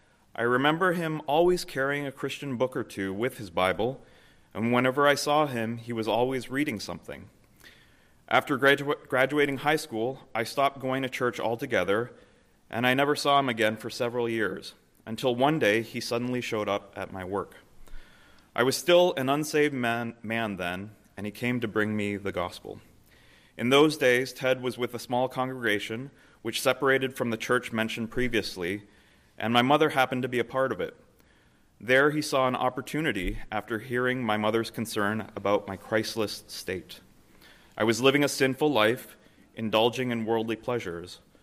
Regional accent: Toronto, Ontario, Canada; We grew up together in Toronto, lived about 10 minutes from Stephen, Susie, and Christine back in the 70s and 80s.

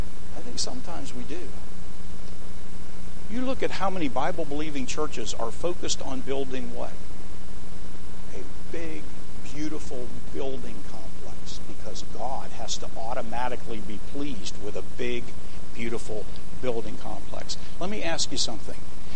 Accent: Pittsburgh, Pennsylvania, United States; I grew up in the Pittsburgh area.

